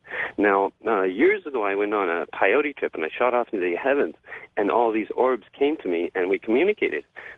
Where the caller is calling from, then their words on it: Vancouver, British Columbia, Canada; Vancouver, BC.